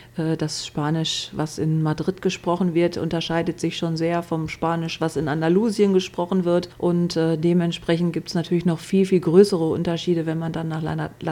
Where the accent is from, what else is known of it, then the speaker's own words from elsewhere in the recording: Essen, North Rhine-Westphalia, Germany; Ja, ich bin gebürtig aus Essen, aus dem Ruhrgebiet